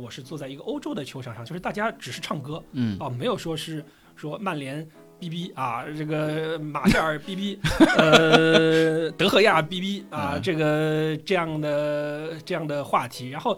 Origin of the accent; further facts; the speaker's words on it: Zhejiang, China; 是这样的，其实因为我是浙江人嘛